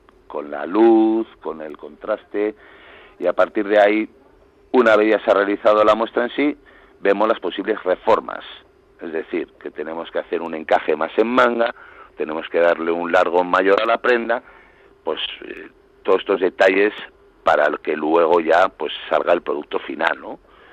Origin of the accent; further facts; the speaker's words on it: Bilbao, Basque Country, Spain; born there; somos de Bilbao, yo nací en Bilbao también.